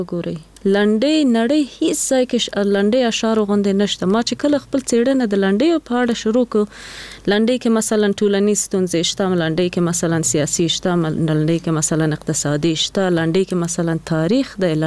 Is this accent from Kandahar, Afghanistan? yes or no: no; Jalalabad, Nangarhar, Afghanistan; مونږ خو د جلال آباد یو کلی نه یو لری کلی نه